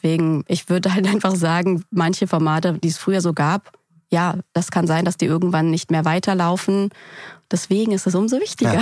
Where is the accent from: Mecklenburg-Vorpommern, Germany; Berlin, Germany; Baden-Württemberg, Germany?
Berlin, Germany; Ich bin ja auch Berlinerin und hier aufgewachsen und habe Berlin in unterschiedlichen Phasen auch miterlebt.